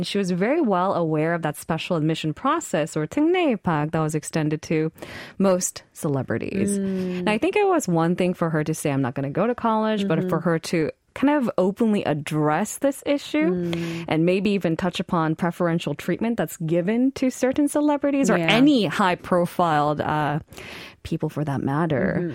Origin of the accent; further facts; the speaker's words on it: California, United States; You know, when I was growing up in Silicon Valley, the go-to was, I want to be the next Steve Jobs